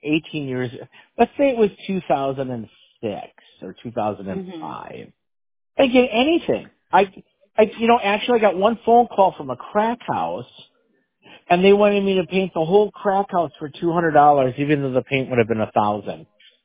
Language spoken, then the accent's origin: English; Wisconsin, United States; Yeah, listen, just because I'm from Wisconsin, I know it all.